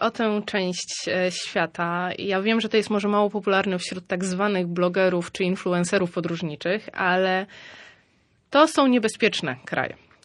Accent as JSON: {"language": "Polish", "town": "Sopot", "region": "Pomeranian Voivodeship", "country": "Poland", "tie": "born or raised there", "said": "Ja jestem Sopocianką, prawie że z urodzenia i z serca"}